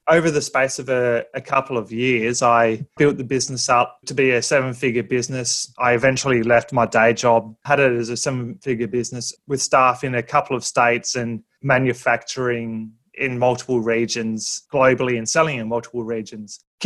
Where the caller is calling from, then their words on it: Australia; My accent might be a bit different because I'm coming to you from all the way from Australia.